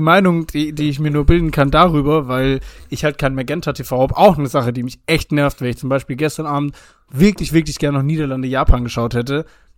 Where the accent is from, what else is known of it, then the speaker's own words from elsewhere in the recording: Ulm, Baden-Württemberg, Germany; Videos gesehen habe aus meiner Heimatstadt Ulm, wo es tatsächlich in der Stadtmitte ein Autokorso gab